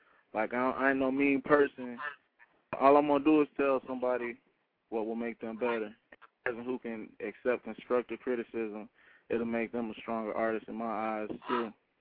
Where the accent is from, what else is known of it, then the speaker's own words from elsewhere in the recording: Muskegon, Michigan, United States; I'm from Muskegon, Michigan, which is a small city in Michigan, and it's like there's no outlets here where I'm at, there's no studios here